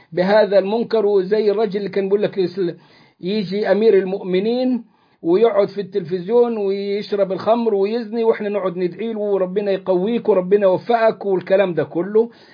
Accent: Egypt; فممكن يقع خلاف مثلا ما بين بعض الطوائف كالتي كانت عندنا في مصر

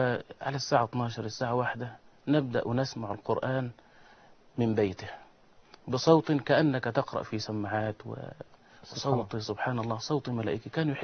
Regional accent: Dalham, Monufia Governorate, Egypt; المنوفية، أشمون، من قرية دلهم إن شاء الله.

